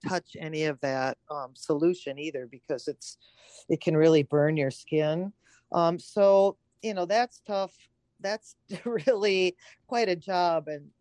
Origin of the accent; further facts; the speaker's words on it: Oconto, Wisconsin, United States; born there; I was born in Oconto at that old hospital on the river. So I know Oconto.